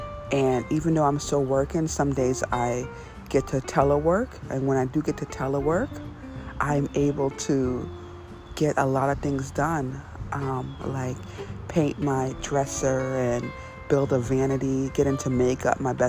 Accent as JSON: {"language": "English", "town": "New York City", "region": "New York", "country": "United States", "tie": "born or raised there", "also_born_or_lived": "Trinidad", "said": "I was born in Trinidad. I grew up in New York City"}